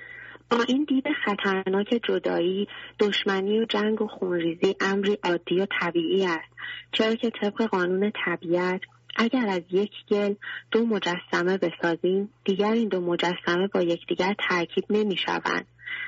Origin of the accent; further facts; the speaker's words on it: Ilam, Iran; born there; یادم می آید روزی برای پیکنیک به منطقه خوش آب و هوا در شهر ایلام که زادگاه من می باشد رفته بودیم، منطقه مرزی ایران و عراق